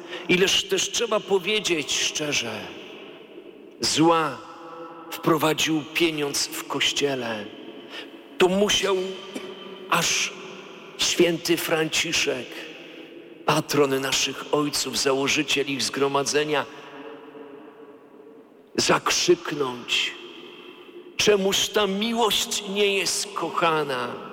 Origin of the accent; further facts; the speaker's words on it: Białystok, Podlaskie Voivodeship, Poland; bo pochodzę z Białegostoku